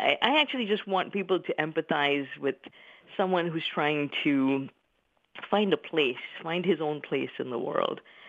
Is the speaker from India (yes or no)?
yes; India; moved away as an adult; now in United States; So I am an Indian immigrant. I migrated when I was in my early 20s as a foreign student to come to America. Now that has been almost 30 years ago.